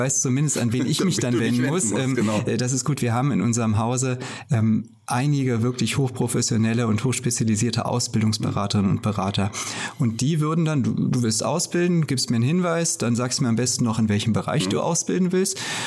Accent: Bonn, North Rhine-Westphalia, Germany; born there; Ich bin in Bonn geboren, ganz genau. Ich bin in Bonn geboren als, ich sag mal, typisches Beamtenkind.

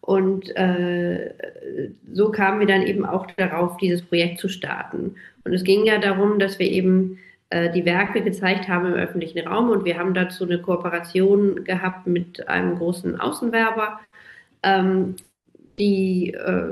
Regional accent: Hamburg, Germany; Ich bin in Hamburg aufgewachsen

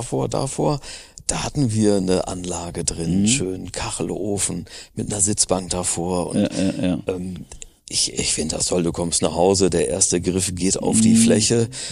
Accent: North Rhine-Westphalia, Germany; also ich komme aus dem Sauerland, bei uns gibt es entweder Buche oder Fichte.

